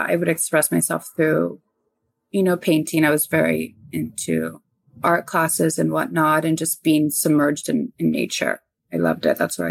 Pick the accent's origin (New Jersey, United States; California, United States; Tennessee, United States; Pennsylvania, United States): California, United States; Sonoma; I'm from Sonoma, so Northern California.